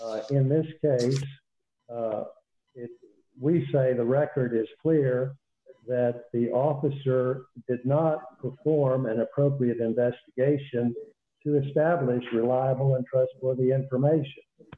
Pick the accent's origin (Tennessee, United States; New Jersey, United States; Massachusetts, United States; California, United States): Tennessee, United States; Madisonville; I am from Madisonville, Tennessee, and I represent Ms. Wesser.